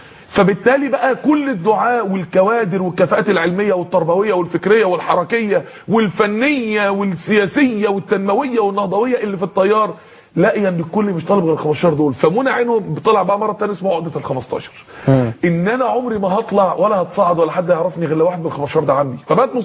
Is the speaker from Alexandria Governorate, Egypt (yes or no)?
no; Mansoura, Dakahlia, Egypt; عامل كليه الطب عندنا في المنصوره